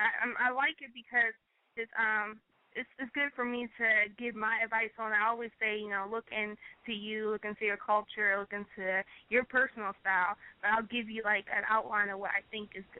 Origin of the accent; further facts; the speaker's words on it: Philadelphia, Pennsylvania, United States; I'm from Philadelphia, PA.